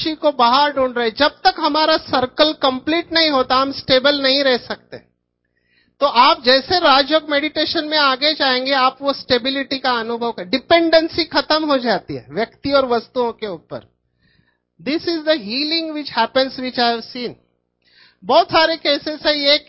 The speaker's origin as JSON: {"language": "Hindi", "town": "Mumbai", "region": "Maharashtra", "country": "India", "tie": "born or raised there", "said": "माँ बाप को अंग्रेजी आता नहीं, मैं झोपड़पट्टी में बड़ा हुआ, स्लम एरियाज ऑफ मुंबई"}